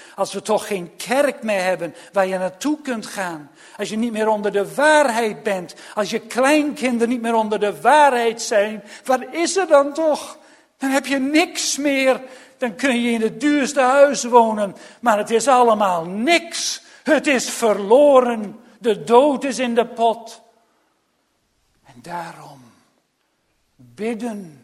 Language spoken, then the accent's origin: Dutch; Australia; Weet u, ik heb mijn jeugd in Australië doorgebracht.